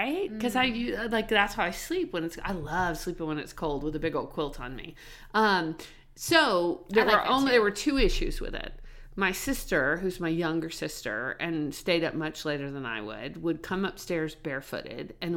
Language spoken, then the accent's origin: English; Texas, United States; Like when I grew up in Texas, some dryers would be gas.